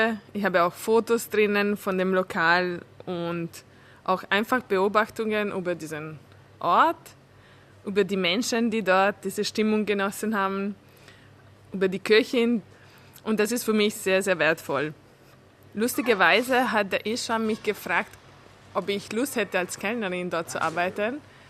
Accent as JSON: {"language": "German", "country": "Italy", "tie": "born or raised there", "second_language": "German", "lives_now": "Vienna, Austria", "said": "meinen Integrationsprozess in Wien, weil ich bin Ungarin, in Italien aufgewachsen"}